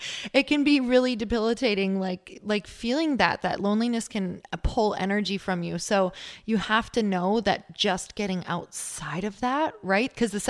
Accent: Midwest, United States; I'm from the Midwest, so I used to say it was hard

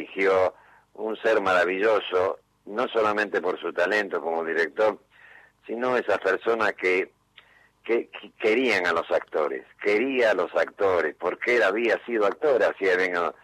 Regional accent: Rosario, Santa Fe, Argentina; now in Buenos Aires, Argentina; Yo, cuando yo soy rosarino, vine a Buenos Aires en el año 68

